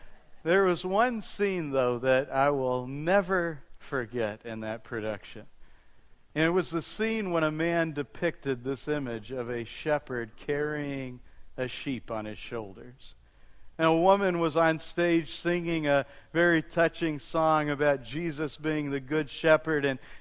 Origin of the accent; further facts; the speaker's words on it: Texas, United States; I'll never forget one Easter at the church that I grew up in Texas.